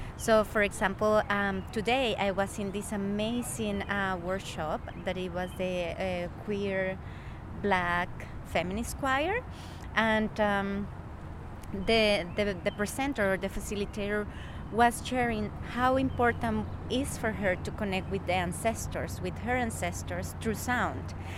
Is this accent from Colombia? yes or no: yes; Colombia; now in Canada; I was born and raised in Colombia, and since 2004 I moved to the Coast Salish territories in Canada.